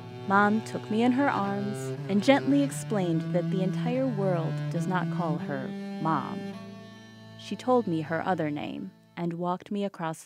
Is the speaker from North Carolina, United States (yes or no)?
no; Wisconsin, United States; I grew up in Wisconsin, surrounded by land, and have never seen coral in my life.